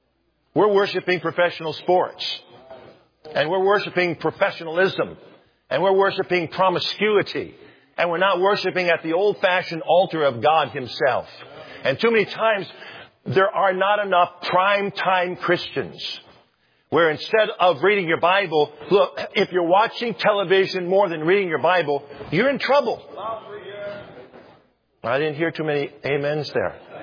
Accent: United States; I'm still glad that I'm an American.

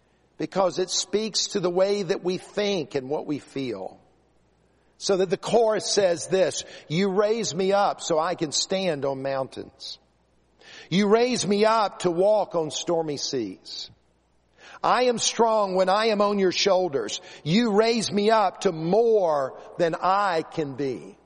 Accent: South Carolina, United States; I remember when I was in the fifth grade growing up in South Carolina, we used to have a copy of the Ten Commandments on the wall of the room.

